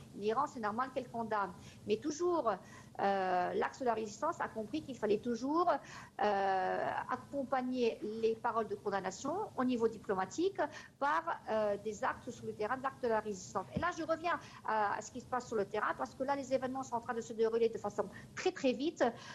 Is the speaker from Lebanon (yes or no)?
yes; Lebanon; Moi, en tant que Libanais